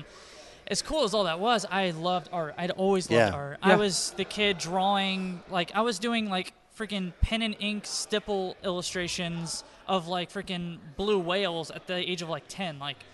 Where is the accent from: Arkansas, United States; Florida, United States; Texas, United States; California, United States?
Florida, United States; Orlando; So I grew up in Orlando.